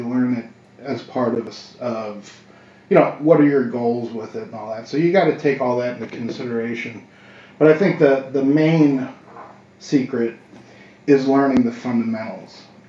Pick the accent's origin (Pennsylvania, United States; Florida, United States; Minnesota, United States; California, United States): Pennsylvania, United States; Philadelphia; now in New Orleans, United States; I grew up outside of Philadelphia.